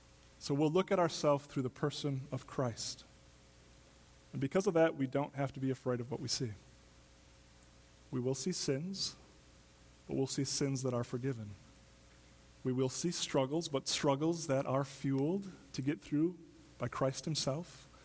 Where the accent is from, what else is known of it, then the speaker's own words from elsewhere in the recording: Wausau, Wisconsin, United States; First house I grew up in Wausau, Wisconsin, this little yellow house on a street called Plummer Street.